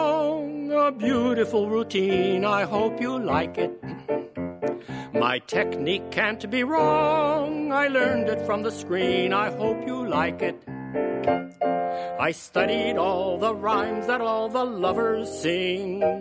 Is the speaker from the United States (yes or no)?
no; Brazil; I grew up in Brazil